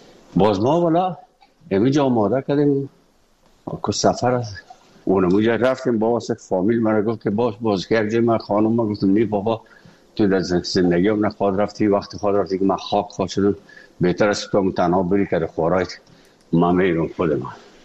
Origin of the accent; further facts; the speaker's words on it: Afghanistan; moved away; وقتی که من از افغانستان بر آمدم